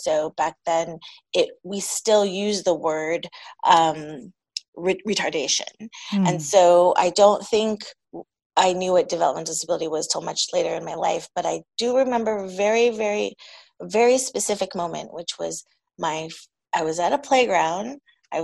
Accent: Minnesota, United States; born there; I'm Taiwanese American. I'm from actually born in Minnesota.

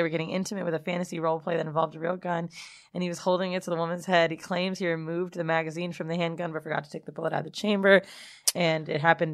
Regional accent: Bronx, New York, United States; now in Arizona, United States; I'm from the Bronx, but currently live in Arizona.

